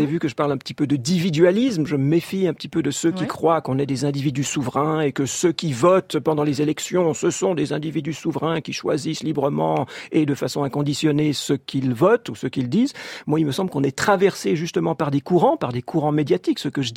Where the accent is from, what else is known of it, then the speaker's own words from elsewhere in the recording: Geneva, Switzerland; j'ai grandi à Genève et il y avait des maires communistes régulièrement à Genève